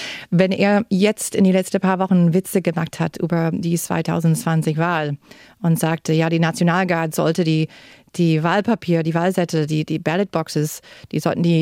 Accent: United States; German is a second language; moved away as an adult; now in Germany; als Amerikanerin, der hier in Deutschland ist und beobachtet von fern.

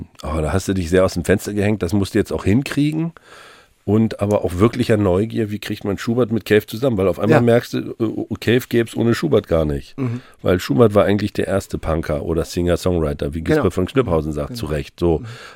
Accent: North Rhine-Westphalia, Germany; now in Hamburg, Germany; als Westfale, der hier gelandet ist

